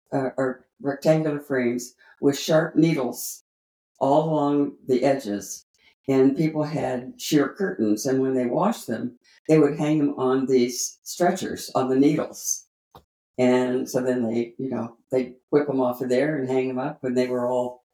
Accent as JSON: {"language": "English", "town": "Indianapolis", "region": "Indiana", "country": "United States", "tie": "born there", "said": "I was born in Indianapolis, Indiana"}